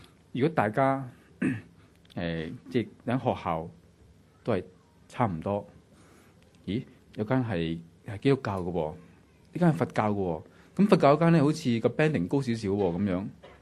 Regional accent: Hong Kong; 是可能我们香港人不容易明白的

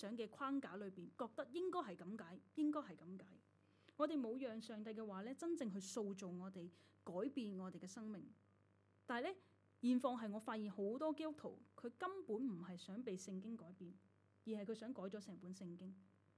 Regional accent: Hong Kong; 我都是香港人，是吧？

